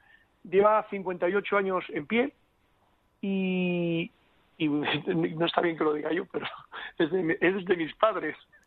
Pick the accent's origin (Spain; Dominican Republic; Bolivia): Spain; Cantabria; Es que a mí me fascina mi tierra. Y entonces, siempre que tengo la ocasión, como ahora, que esta es una gran ocasión, pues la vendo por donde vaya, ¿no? Porque Cantabria